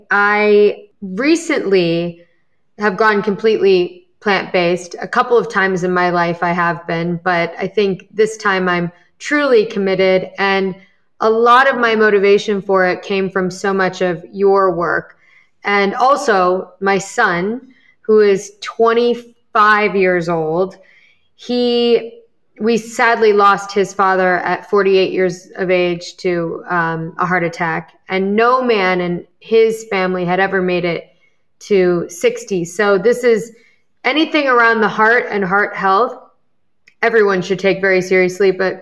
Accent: Midwest, United States; also born or lived in New York; I grew up in the Midwest, and then I went to college in New York.

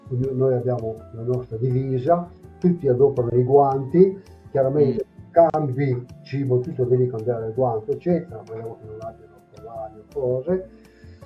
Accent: Liguria, Italy; ma uno può bere i vini liguri, no? Siamo liguri

